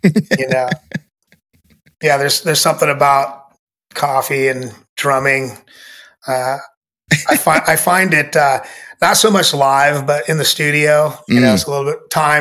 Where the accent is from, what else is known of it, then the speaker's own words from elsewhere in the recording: Seattle, Washington, United States; Growing up in Ballard, part of Seattle, I have this old upright piano that the family collected antiques.